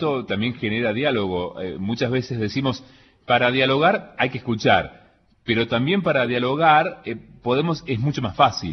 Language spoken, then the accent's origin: Spanish; Argentina